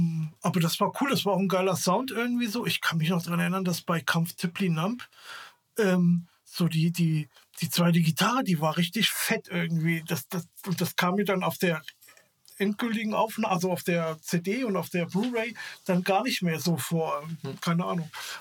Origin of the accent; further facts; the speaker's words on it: Hesse, Germany; Und aber das war, also als Hesse zumindest grandios